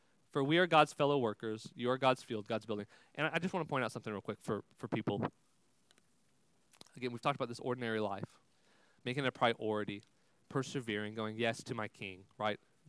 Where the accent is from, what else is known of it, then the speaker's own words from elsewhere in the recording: Texas, United States; I grew up in Texas in a little 4-H town, saw a lot of fields and a lot of cows, but I never learned to farm, right?